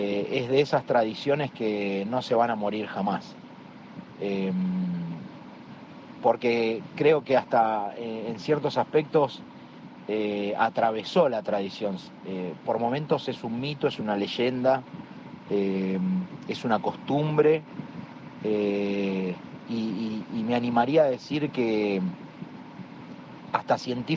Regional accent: Argentina; representa todo eso que tiene para nosotros como argentinos la transmisión de algo

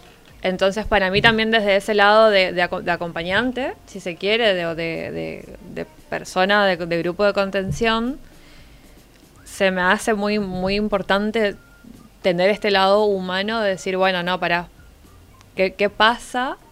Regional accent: Formosa, Argentina; yo soy de Formosa

